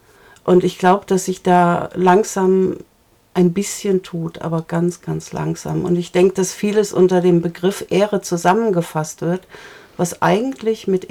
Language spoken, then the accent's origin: German; Germany; Ja, ich denke, also wir sind halt Deutsche und ich werde jetzt 60.